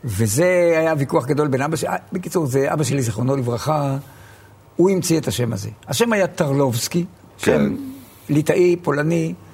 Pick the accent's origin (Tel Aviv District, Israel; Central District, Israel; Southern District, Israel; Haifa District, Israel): Haifa District, Israel; Yagur; שם גדלתי.